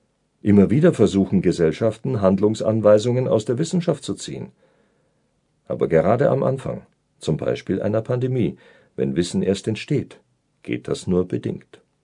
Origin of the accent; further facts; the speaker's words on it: Hesse, Germany; Ich bin Hesse, und der Hesse hat einen gewissen Langmut.